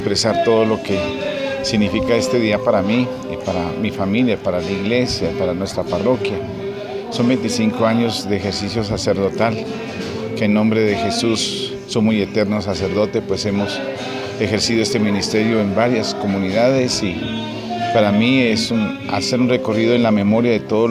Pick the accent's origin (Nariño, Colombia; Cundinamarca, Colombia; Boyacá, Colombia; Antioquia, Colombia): Nariño, Colombia; La Cruz; luego en caravana a mi pueblo, la Cruz Nariño.